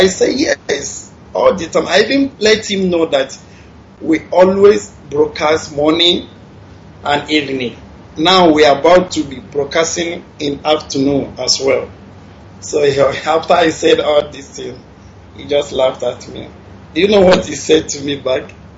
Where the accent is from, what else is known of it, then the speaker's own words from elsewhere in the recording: Imo, Nigeria; now in Dubai, United Arab Emirates; From Imo State, Mbaise State.